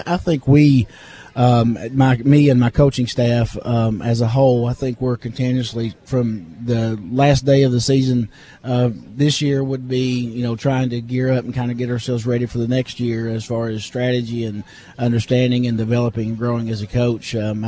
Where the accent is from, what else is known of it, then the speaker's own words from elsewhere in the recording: Kentucky, United States; I grew up in Kentucky, which basketball is kind of a way of life